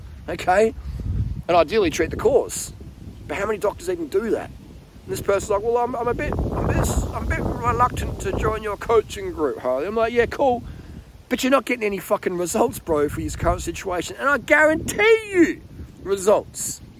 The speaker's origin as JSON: {"language": "English", "country": "Australia", "said": "Excuse the French, excuse the Aussie Bogan. I'm an Aussie Bogan. Let me speak Aussie Bogan."}